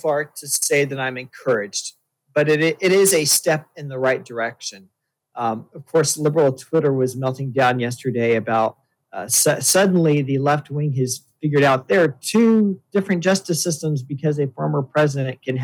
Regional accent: United States; it's an embarrassment to me as an American

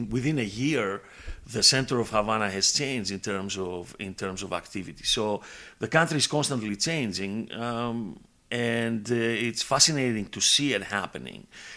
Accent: Greece; English is a second language; I'm originally from Greece, and therefore people ask me, why not Greece, for example?

